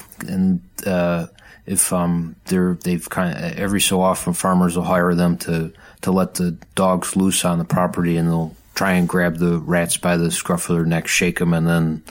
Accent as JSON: {"language": "English", "town": "Buffalo", "region": "New York", "country": "United States", "said": "I'm from Buffalo. He's from Chicago."}